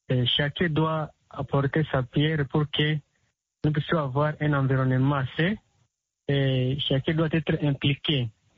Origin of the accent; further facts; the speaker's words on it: Rutshuru, North Kivu, DR Congo; presque ici chez nous à Rutshuru, les déchets, nous les racontons dans des poubelles, il n'y a pas de poubelle publique.